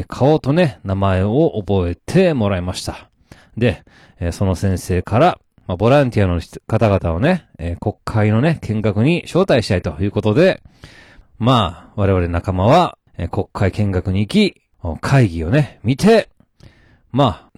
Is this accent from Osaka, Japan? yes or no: no; Takarazuka, Hyogo, Japan; moved away as an adult; now in Ichikawa, Japan; 私、兵庫県は宝塚市出身ということで、まあ、田舎者でございますよ。まあ、それがね、28の時ですね、転勤ということで、千葉県は市川市に住み、東京で働かせてもらっておりやす。